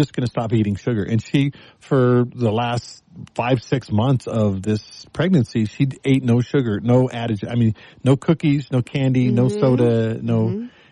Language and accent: English; Texas, United States; Now, I grew up in Texas. Texas is the home of Dr. Pepper.